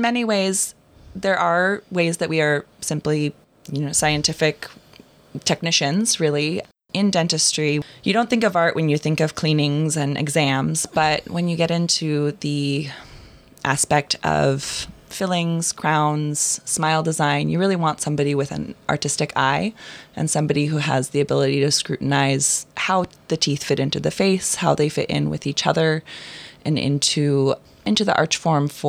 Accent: Port Townsend, Washington, United States; I am indeed, born and raised.

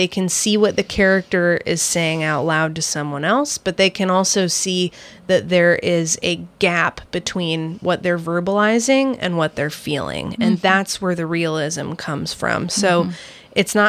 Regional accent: Port Townsend, Washington, United States; I grew up in Port Townsend, so I'm very much of the small town. I like the pace of a small town. And at the time I was writing this book, I was living on the Seattle side

